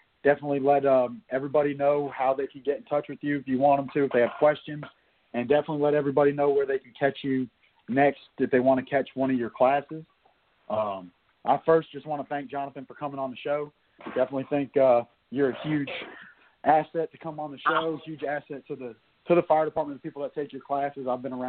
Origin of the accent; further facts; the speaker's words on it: New Jersey, United States; I'll be up in New Jersey, in my hometown where I first started out at in November